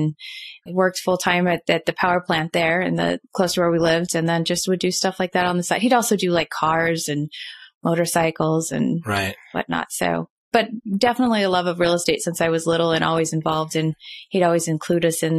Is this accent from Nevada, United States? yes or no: yes; Nevada, United States; I'm actually a small town girl. I grew up in a little town in Nevada, just outside of Las Vegas. Pretty much have lived there my whole life, shy of a little time. I lived 10 years in Denver